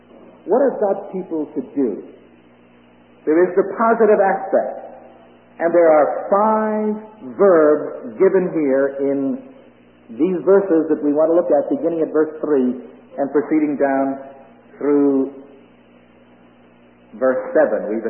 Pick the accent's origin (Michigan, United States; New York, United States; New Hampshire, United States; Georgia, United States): New York, United States; Brooklyn; and I come from Brooklyn, New York, the great city of New York.